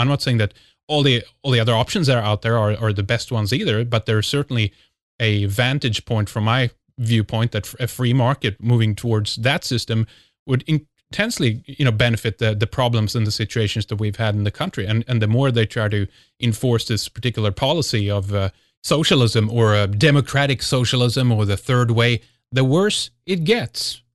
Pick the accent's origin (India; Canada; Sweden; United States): Sweden; English is a second language; I'm born and raised in Sweden.